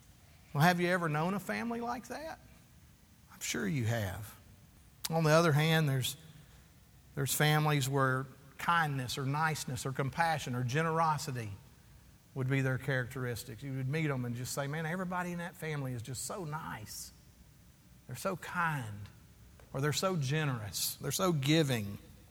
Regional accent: Fort Worth, Texas, United States; But I remember when I grew up and there in Fort Worth, the Hardy brothers, and how they were all a family of bricklayers.

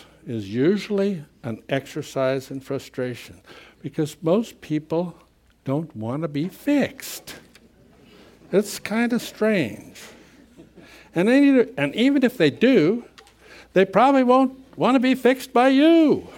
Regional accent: Tehachapi, California, United States; born there; She was in the birth room with my mother when I was born in Tehachapi.

